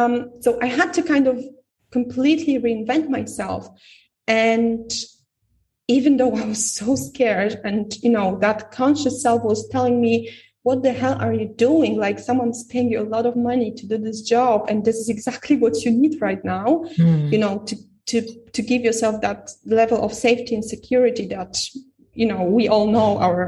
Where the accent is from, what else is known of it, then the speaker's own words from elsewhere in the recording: Poland; I went back to Europe. I'm from Poland